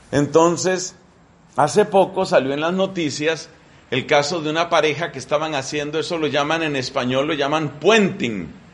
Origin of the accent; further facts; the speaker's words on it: Colombia; El nombre que se utiliza en mi país es teguas.